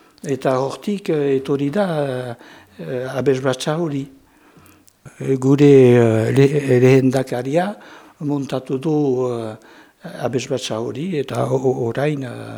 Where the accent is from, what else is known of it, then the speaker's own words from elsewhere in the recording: Saint-Palais, Nouvelle-Aquitaine, France; now in Bayonne, France; Ez, Dona Paulekoa naiz.